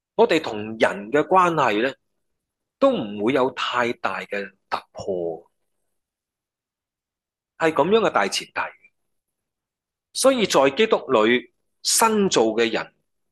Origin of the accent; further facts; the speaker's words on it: China; 我哋中国人呢家用手争握手噶啦吓